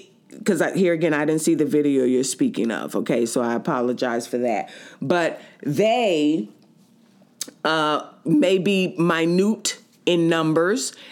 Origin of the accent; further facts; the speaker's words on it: New York, United States; Being a New Yorker, native New Yorker